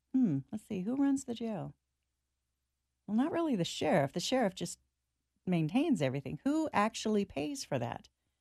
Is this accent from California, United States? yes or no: yes; California, United States; I'm from California. I go to California all the time. Unfortunately, my family is still there. I'm trying to get them over here, but it's tough.